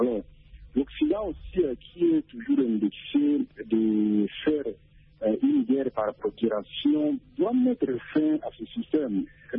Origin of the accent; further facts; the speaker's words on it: DR Congo; chez nous en RDC